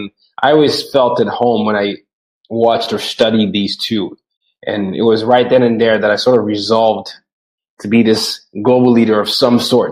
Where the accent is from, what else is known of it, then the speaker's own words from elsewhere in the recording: Nigeria; I'm from Nigeria, and we have at least 250 ethnic groups.